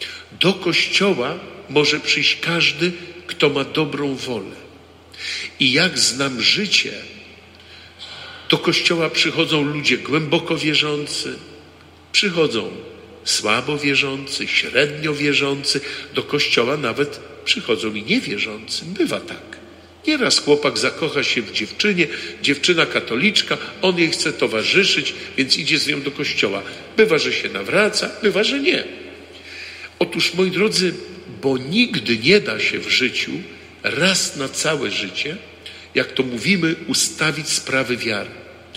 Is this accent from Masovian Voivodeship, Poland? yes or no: yes; Warsaw, Masovian Voivodeship, Poland; wychowywałem się na Pradze, nad samą Wisłą, przy moście Śląsko-Dąbrowskim, blisko Parku Praskiego. Zoo niedaleko, to moje rejony dzieciństwa.